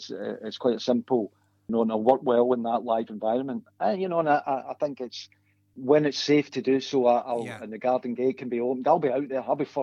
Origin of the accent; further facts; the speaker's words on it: Clydebank, Scotland, United Kingdom; me growing up in Clyde Bank